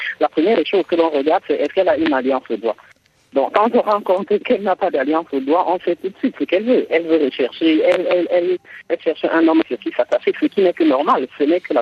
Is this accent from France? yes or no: no; Cameroon; Parce que chez nous, en Afrique, surtout au Cameroun